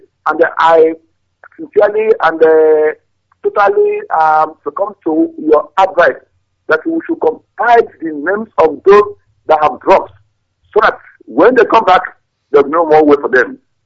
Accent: Anambra, Nigeria; now in Delhi, India; I came from Newtown in Anambra State.

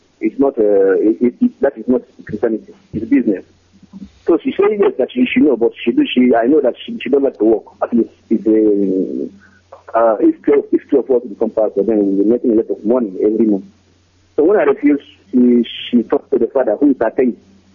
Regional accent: Umuaka, Imo, Nigeria; English is a second language; now in Moscow, Russia; But I'm from Ibele, Umuaka.

